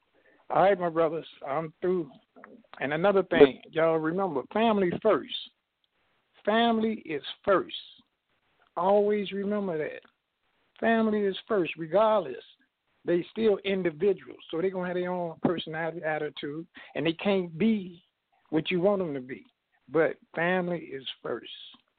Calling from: Chicago, Illinois, United States; I'm calling from Chicago.

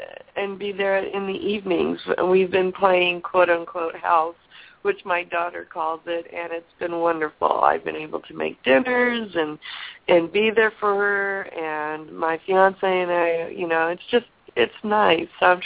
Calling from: California, United States; from California.

